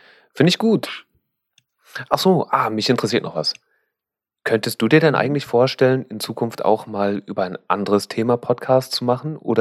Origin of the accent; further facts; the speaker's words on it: Berlin, Germany; Oder so stelle ich mir das zumindest vor als Berliner.